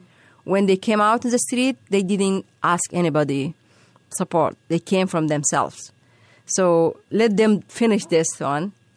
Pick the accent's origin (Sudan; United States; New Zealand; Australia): Sudan; Atbara, River Nile; The first revolution was actually happening in Atbara, my hometown, and it's continued small neighborhoods in villages. I saw one of the video clip from my village. I grew up and I studied. It's called Khilewa.